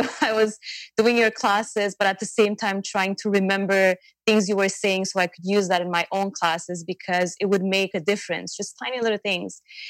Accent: Montreal, Quebec, Canada; from Montreal, Canada.

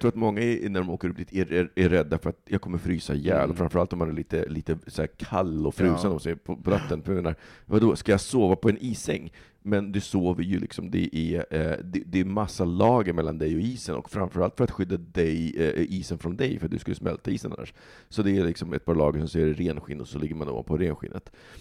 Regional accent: Stockholm, Stockholm County, Sweden; Och sen så tänker jag att som stockholmare

